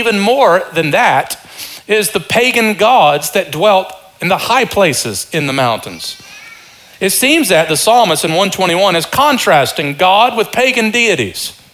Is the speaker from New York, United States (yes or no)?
no; Kentucky, United States; also born or lived in Detroit / New Orleans; Now, some of you know I was born in Detroit and then we grew up in Eastern Kentucky and then I lived in New Orleans, three places where people take mission trips.